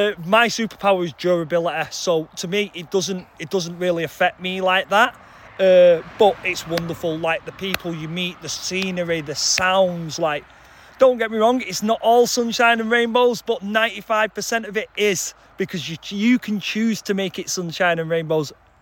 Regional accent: Manchester, North West England, United Kingdom; I'm from Manchester.

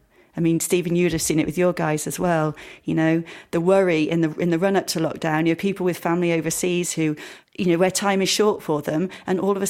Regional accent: Wales, United Kingdom; also born or lived in Sheffield; I was born in Sheffield and only lived there till I was about 5 or 6, and then had a bit of a moving around the country childhood because my dad worked for the steel industry. So spent a bit of time in South Wales, then North Wales, then back to South Wales

